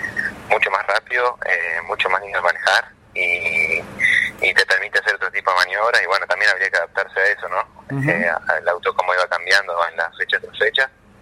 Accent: San Francisco, Córdoba, Argentina; en Córdoba, en Altagracia, cerquita de donde soy, de San Francisco

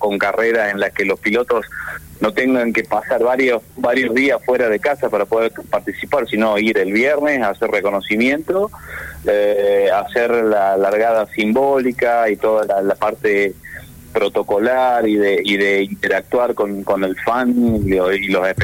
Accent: Córdoba, Argentina; El rally para mí es una pasión como cordobés.

